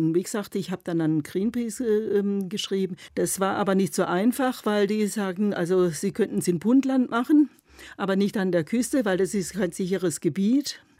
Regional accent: Freiburg, Baden-Württemberg, Germany; Ich bin in Freiburg aufgewachsen. Freiburg war ja noch französisch besetzt

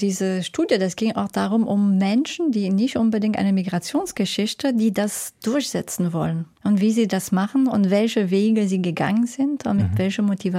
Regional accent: Quebec, Canada; Das ist so Partymusik aus Quebec, wo ich herkomme.

